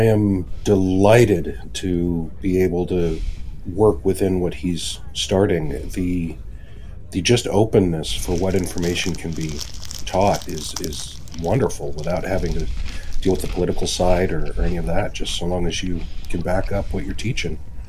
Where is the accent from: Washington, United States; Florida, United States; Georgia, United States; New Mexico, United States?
Washington, United States; Spokane